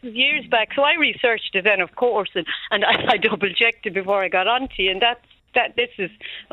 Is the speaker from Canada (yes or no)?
no; Ireland; We, as Irish people, can't differentiate between T and TH sound.